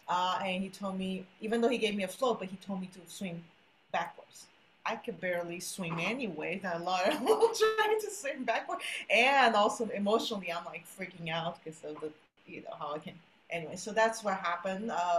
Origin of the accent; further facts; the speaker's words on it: São Paulo, Brazil; English is a second language; I was born in Brazil and I lived in São Paulo, the second biggest city.